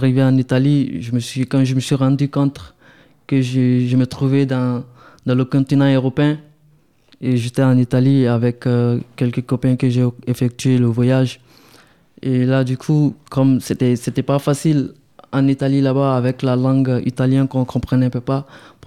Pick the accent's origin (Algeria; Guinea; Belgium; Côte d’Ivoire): Côte d’Ivoire; now in Libya; Je suis ivoirien d'origine guinéenne. Je suis parti de la Côte d'Ivoire en 2016.